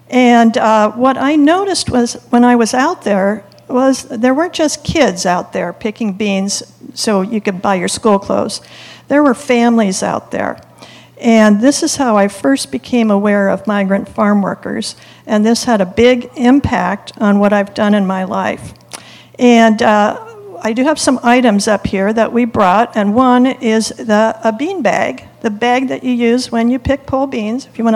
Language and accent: English; Eugene, Oregon, United States; I'm a fourth generation Eugenian. I live in the house my parents built and that I grew up in. And growing up in Eugene, when you were in junior high, what you did during the summer was you picked pole beans.